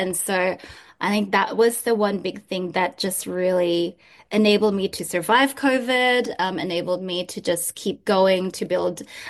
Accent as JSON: {"language": "English", "town": "Quezon City", "region": "Metro Manila", "country": "Philippines", "tie": "born or raised there", "also_born_or_lived": "Brisbane, Australia / Gold Coast, Australia", "first_language": "Tagalog", "second_language": "English", "said": "I actually was fluent in Tagalog when I was growing up in Quezon City, and I gradually lost it when I lived in Brisbane and the Gold Coast."}